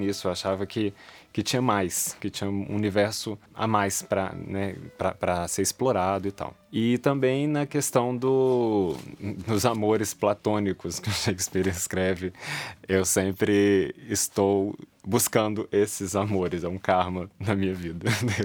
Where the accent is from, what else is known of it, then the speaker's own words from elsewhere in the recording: Belo Horizonte, Minas Gerais, Brazil; moved away; Eu não sou natural de São Paulo, eu sou de Belo Horizonte.